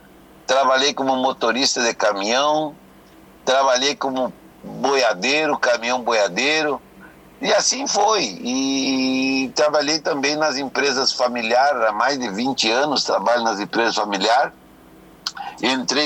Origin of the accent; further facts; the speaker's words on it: São Borja, Rio Grande do Sul, Brazil; Tenho 61 anos, sou pai de 4 filhos. E aqui estou, mas nascido e criado na minha terra. Não saio de São Borja por nada desse mundo.